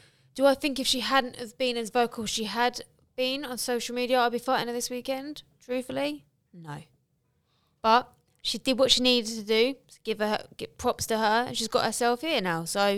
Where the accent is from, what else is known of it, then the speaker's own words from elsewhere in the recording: Ireland; I'm Irish. I'm fiery, okay?